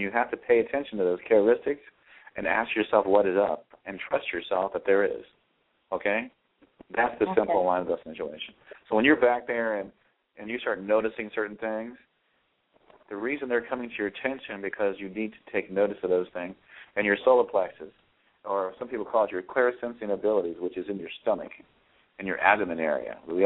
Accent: Ohio, United States; I used to live in Ohio. That's where I'm from. I'm originally from Ohio.

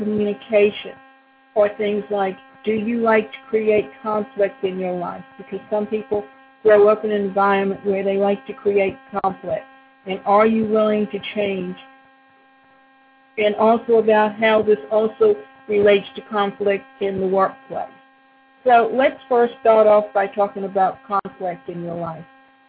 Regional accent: Savannah, Georgia, United States; My mother comes from New York, and I grew up in Savannah.

